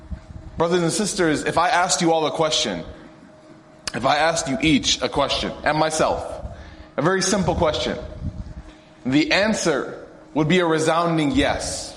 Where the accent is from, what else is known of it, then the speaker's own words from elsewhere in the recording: Knoxville, Tennessee, United States; whether it's my hometown in Knoxville